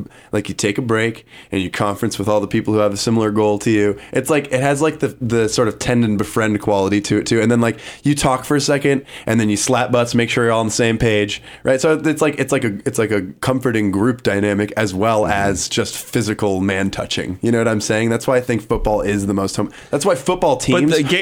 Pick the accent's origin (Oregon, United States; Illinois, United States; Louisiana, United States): Oregon, United States; I'll point to New England sports fans because I'm from Oregon.